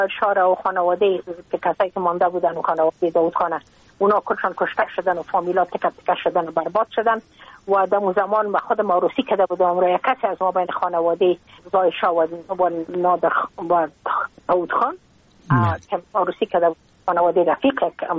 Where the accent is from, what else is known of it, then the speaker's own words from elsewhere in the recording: Afghanistan; moved away as an adult; now in United States; ما که از افغانستان بقا آمدم ما اون سال بودم 28 ساله